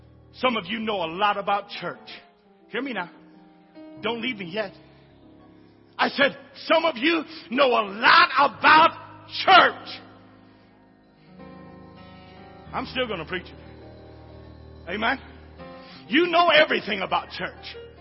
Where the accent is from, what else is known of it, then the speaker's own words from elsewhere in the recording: West Virginia, United States; I'm born and bred hillbilly. I'm from West Virginia.